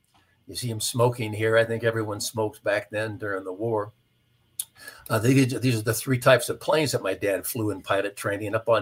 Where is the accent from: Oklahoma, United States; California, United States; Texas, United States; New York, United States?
California, United States; Pasadena; My mother was born and raised in Pasadena, California, as was I.